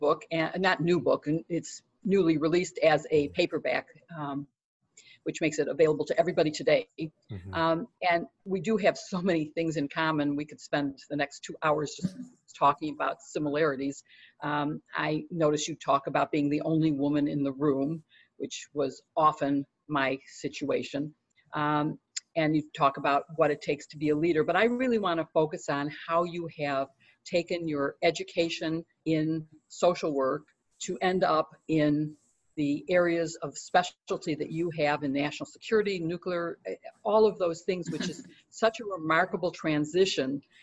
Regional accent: Chicago, Illinois, United States; I'm from Chicago where we vote early and often.

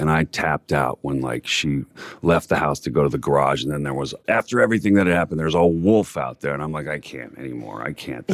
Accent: California, United States; I love New York, but I started to feel like, look, I'm a West Coast kid. I grew up in California.

